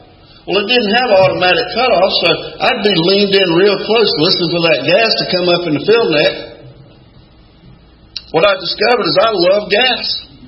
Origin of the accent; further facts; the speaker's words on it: Jacksonville, Florida, United States; And I grew up in Jacksonville, Florida, but my family would send me down to Hazelhurst, Georgia.